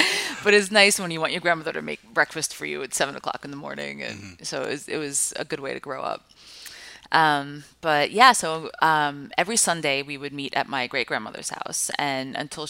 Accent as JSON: {"language": "English", "town": "Five Towns", "region": "New York", "country": "United States", "tie": "born or raised there", "said": "So I grew up in the Five Towns, which are right, these small little towns right by Kennedy Airport."}